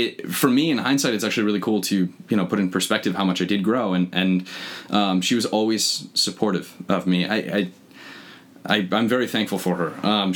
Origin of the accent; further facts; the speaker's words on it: Connecticut, United States; also born or lived in Binghamton, New York; So I grew up in Connecticut. I finished high school in Binghamton, New York. My mom got a job up there.